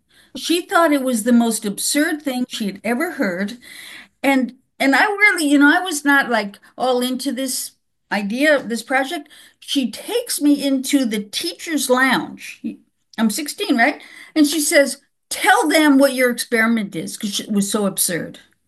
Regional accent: New York City, New York, United States; But my parents were both artists. So I had a big art background growing up in New York City, but I love plants, you know?

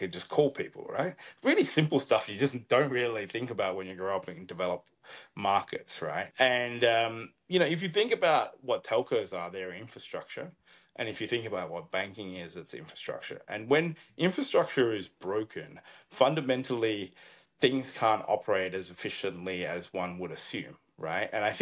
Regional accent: Adelaide, South Australia, Australia; growing up in Adelaide in Australia, which is a relatively smaller city, there wasn't really tech jobs or even that many finance jobs.

